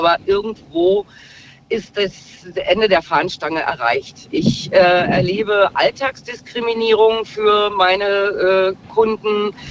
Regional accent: Berlin, Germany; Ich bin waschechte Berlinerin.

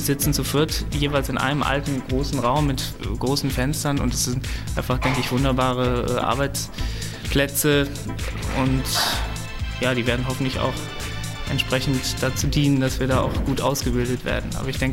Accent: Remscheid, North Rhine-Westphalia, Germany; die üblichen journalistischen Praktika in der Region hier eigentlich gemacht und in meiner Heimat in Remscheid bei der Zeitung

